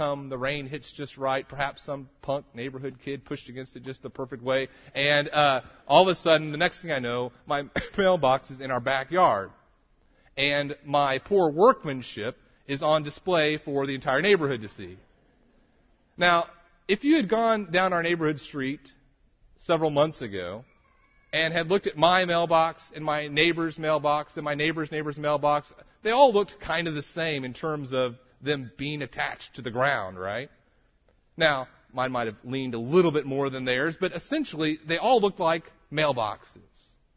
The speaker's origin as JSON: {"language": "English", "region": "Texas", "country": "United States", "said": "I'm from Texas"}